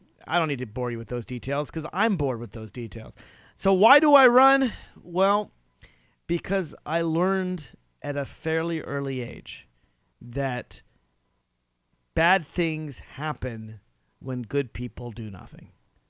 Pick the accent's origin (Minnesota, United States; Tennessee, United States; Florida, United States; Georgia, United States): Tennessee, United States; Nashville; But I grew up in Nashville, Tennessee, and I've always had sort of a love-hate relationship with the South.